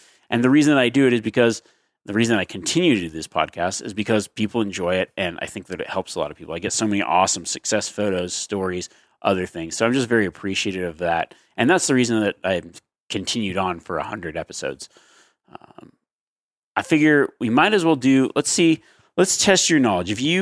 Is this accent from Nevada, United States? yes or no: yes; Reno, Nevada, United States; It'll be in my hometown of Reno, Nevada for the Pope and Young Convention.